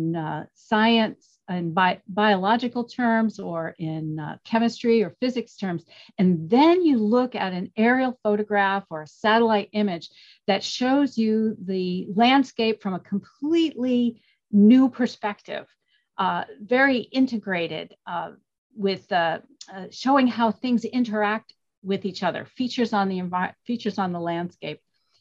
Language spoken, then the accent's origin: English; New York City, New York, United States; I grew up in New York City, but we spent a lot of time outdoors, not only in the garden, but going to the parks, going to the beach